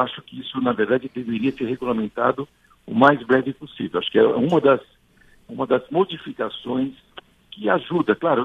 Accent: São Paulo, Brazil; Por exemplo, eu sou do estado de São Paulo.

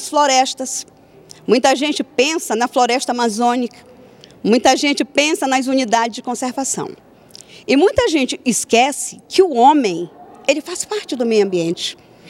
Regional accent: Pará, Brazil; eu conheço o município de Abaitetuba e eu sou paraense.

